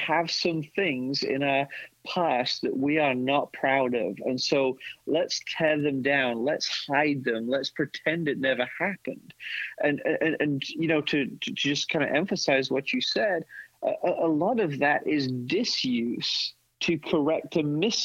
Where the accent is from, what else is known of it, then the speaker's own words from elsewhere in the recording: England, United Kingdom; now in Orlando, United States; growing up in England.